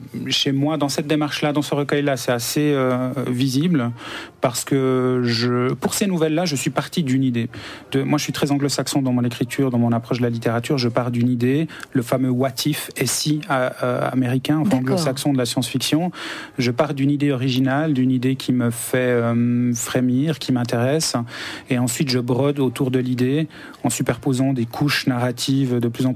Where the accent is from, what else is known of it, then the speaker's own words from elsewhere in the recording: Montevideo, Uruguay; porteur d'une certaine culture sud-américaine, enfin uruguayenne, en l'occurrence du Rio de la Plata, parce que je viens de Montevideo, donc qui est au nord du Rio de la Plata